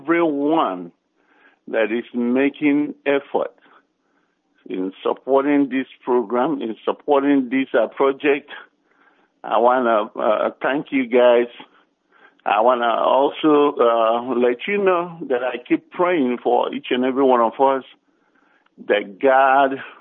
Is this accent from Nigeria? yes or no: yes; Oba, Anambra, Nigeria; now in Los Angeles, United States; I hail from Oba in Idemili local government area of Biafra land.